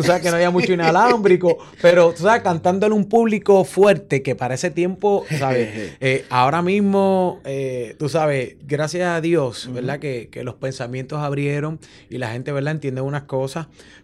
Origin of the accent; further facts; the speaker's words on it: Parcelas Falú, San Juan, Puerto Rico; Yo vengo de Parcela Falú, yo soy parcelero